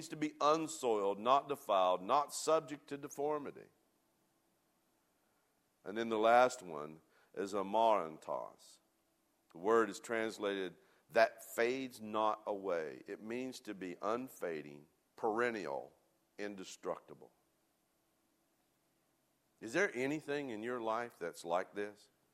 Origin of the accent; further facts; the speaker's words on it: Mooresville, United States; I grew up in Mooresville on a little farm.